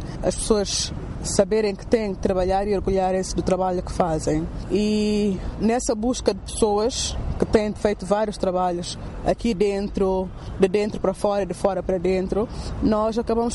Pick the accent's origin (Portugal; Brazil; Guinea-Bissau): Guinea-Bissau; vai buscar memórias daquilo que nós fomos e também daquilo que nós somos hoje como guineenses.